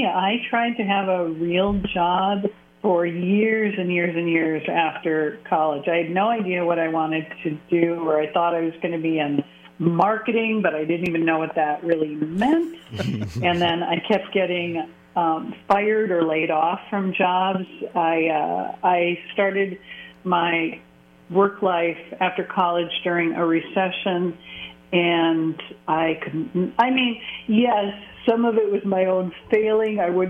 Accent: Circle Pines, Minnesota, United States; I am from Circle Pines, Minnesota, which is about 20 minutes north of St. Paul, and when I was growing up, it was kind of a it was a small town unto itself

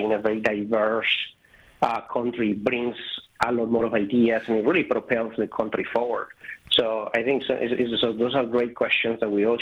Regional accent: Colombia; moved away as an adult; now in United States; I am from Colombia. I'm a Colombian immigrant myself. I immigrated in 2000.

